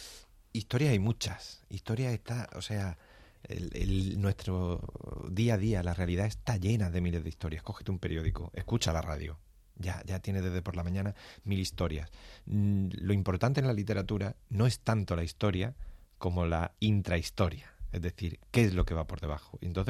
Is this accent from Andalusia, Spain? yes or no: yes; Marbella, Andalusia, Spain; moved away as an adult; donde yo vivía. Yo me crié en Marbella.